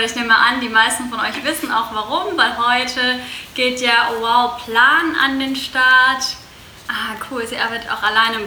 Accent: Baden-Württemberg, Germany; Ich bin ja gebürtige Schwäbin.

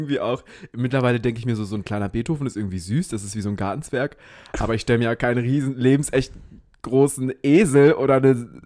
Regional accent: Wesel, North Rhine-Westphalia, Germany; also ich komme aus Wesel und Wesel, es gibt halt quasi so den innerstädtischen Bereich.

